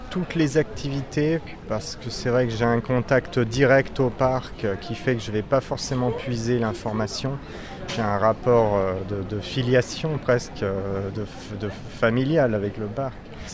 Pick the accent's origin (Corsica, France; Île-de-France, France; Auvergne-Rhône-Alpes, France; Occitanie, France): Auvergne-Rhône-Alpes, France; Valence; born there; je suis né à Valence